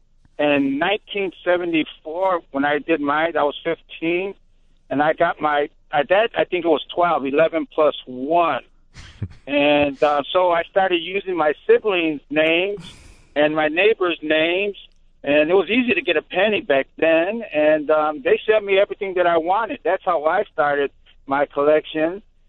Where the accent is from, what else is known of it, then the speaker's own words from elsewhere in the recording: Chicago, Illinois, United States; Hey, when you're growing up in Chicago and listening to rock music, and back then it was so eclectic.